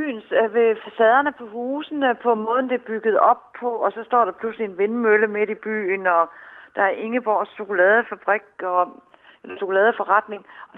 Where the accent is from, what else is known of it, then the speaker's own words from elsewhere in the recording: Central Denmark Region, Denmark; jeg kommer selv ud fra Mols, og jeg synes, at Solvang minder mig lidt om min hjemstavn